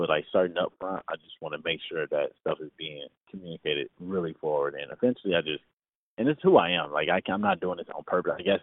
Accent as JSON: {"language": "English", "town": "Chicago", "region": "Illinois", "country": "United States", "tie": "born or raised there", "said": "I think, like, Chicago in general, but I can even speak from my experiences, like, growing up on the South Side."}